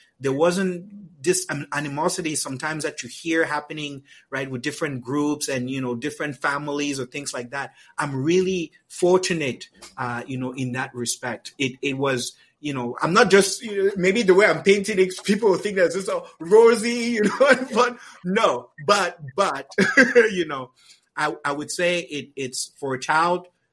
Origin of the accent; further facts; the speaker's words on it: Cameroon; growing up in Cameroon was magical, I would say.